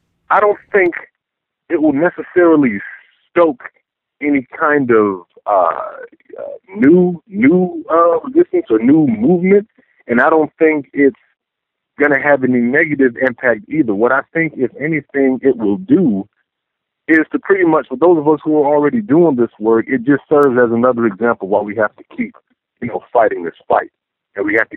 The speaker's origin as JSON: {"language": "English", "town": "Pensacola", "region": "Florida", "country": "United States", "tie": "born or raised there", "said": "even in my hometown of Pensacola, Florida"}